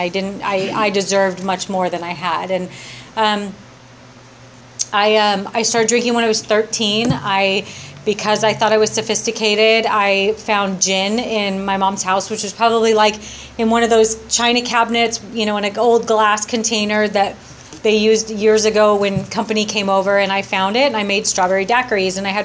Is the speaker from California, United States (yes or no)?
yes; Ventura, California, United States; I grew up in Ventura. I went to school there. I went to high school there.